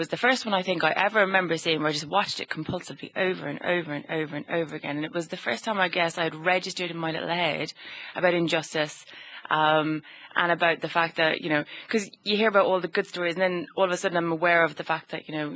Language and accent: English; Dublin, Leinster, Ireland; now in Malta; I grew up in Dublin.